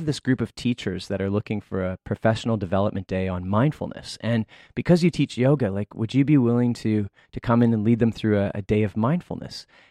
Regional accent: Canada; I'm from Canada and I look nothing like a Hawaiian

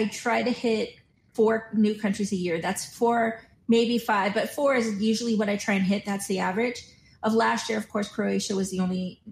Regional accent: United States; moved away as an adult; now in Shanghai, China; because, you know, as an American, you can only stay in Shanghai.

